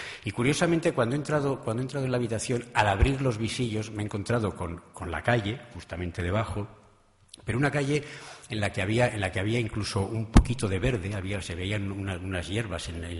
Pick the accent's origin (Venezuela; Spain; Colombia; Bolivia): Spain; Bilbao, Basque Country; born there; now in Madrid, Spain; Yo nací en Bilbao, hace ya 35 años que vivo en Madrid, y mi familia y yo pasábamos las vacaciones en un hermoso pueblo costero que se llama Lekeitio